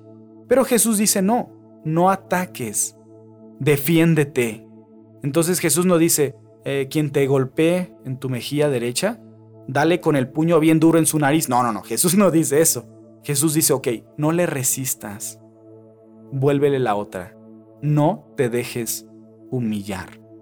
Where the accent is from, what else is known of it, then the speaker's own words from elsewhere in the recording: Mexico; Lamentablemente en mi país, en México, cada vez es, de verdad es desagradable